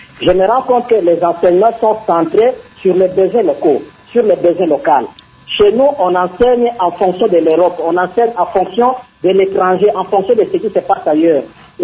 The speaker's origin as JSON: {"language": "French", "country": "DR Congo"}